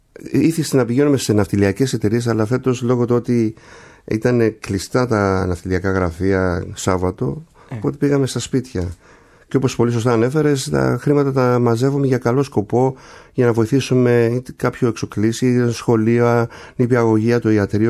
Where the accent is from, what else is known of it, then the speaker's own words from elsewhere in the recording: Kasos, South Aegean, Greece; Είμαστε από την Κάσο, από τα Δωδεκάνησα, από το χωριό Αγία Μαρίνα.